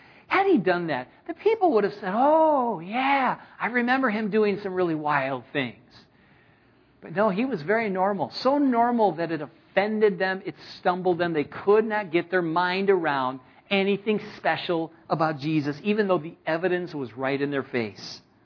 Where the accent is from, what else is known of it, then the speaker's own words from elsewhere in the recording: Michigan, United States; also born or lived in California; When I was in California, I grew up in Michigan. Went to California, got involved in Calvary Chapel and got trained in ministry, and then I was praying about going back to my hometown.